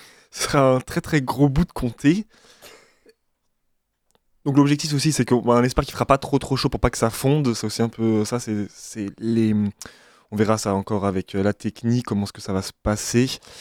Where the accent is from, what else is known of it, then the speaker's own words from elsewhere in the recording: Brest, Brittany, France; puisqu'on est originaire de Brest, l'océan, c'était quelque chose qui nous tenait vraiment à cœur.